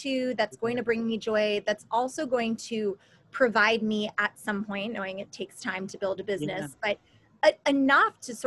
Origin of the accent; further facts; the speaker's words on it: New York, United States; also born or lived in New Jersey; now in Los Angeles, United States; I'm originally from the Northeast and I grew up in New York and New Jersey and have family in Connecticut and New England.